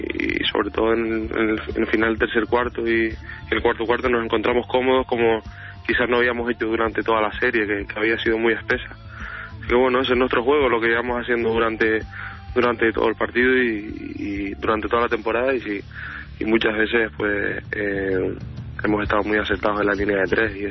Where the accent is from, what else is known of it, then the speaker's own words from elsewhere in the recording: Canary Islands, Spain; Desde que vine, salí de Canarias, bueno